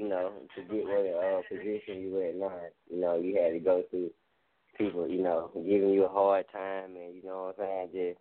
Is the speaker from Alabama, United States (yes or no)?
yes; Montgomery, Alabama, United States; I'm from Montgomery too, man. From 334, man.